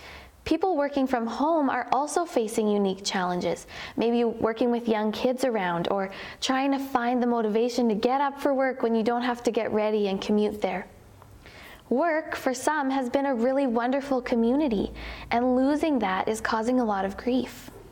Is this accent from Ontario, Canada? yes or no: no; British Columbia, Canada; I grew up near the Okanagan Lake